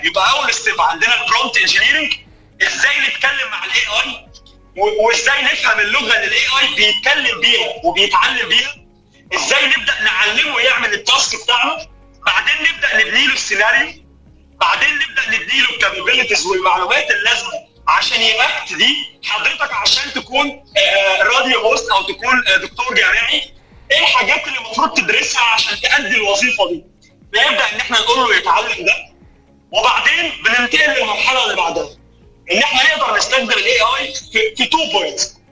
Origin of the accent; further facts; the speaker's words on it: Egypt; كمصري افريقي او مصري عربي او كمواطن عايش في افريقيا عموما،